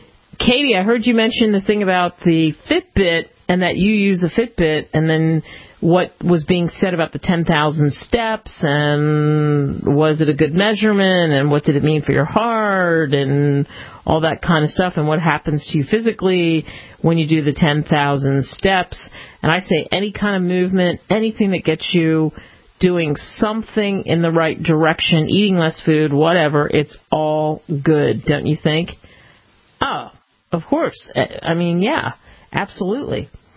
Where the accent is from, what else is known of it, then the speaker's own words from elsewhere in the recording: East Coast, United States; Growing up on the East Coast is one place where I hadn't been to that site.